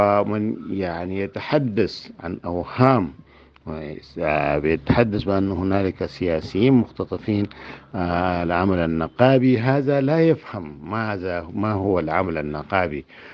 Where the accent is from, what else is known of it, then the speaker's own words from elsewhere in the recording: Sudan; نحن كصحفيين سودانيين